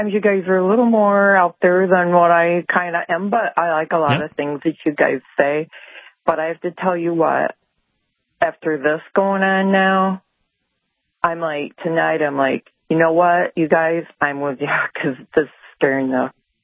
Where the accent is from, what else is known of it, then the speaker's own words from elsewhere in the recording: Michigan, United States; I'm from Michigan, and I have to say that I'm just shocked at all of this.